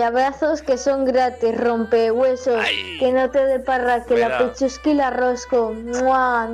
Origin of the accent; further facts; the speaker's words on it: Vinaròs, Valencian Community, Spain; de Vinaroz.